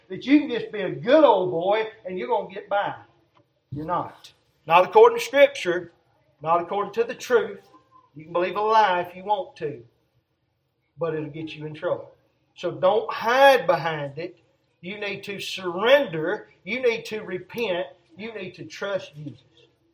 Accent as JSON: {"language": "English", "region": "the South", "country": "United States", "tie": "born or raised there", "said": "I'm from the South. I'm not a Northerner. I'm not a Yankee. We'll use that term. I'm raised up in the South."}